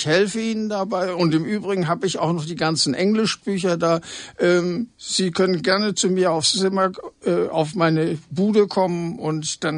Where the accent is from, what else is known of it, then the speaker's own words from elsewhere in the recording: Hamburg, Germany; Und ich als Hamburger war also dann lieber in der Freizeit mehr in Hamburg